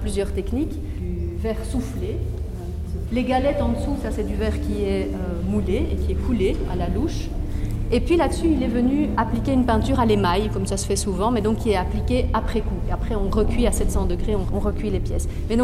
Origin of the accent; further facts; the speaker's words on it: Belgium; comme on a né chez nous en Belgique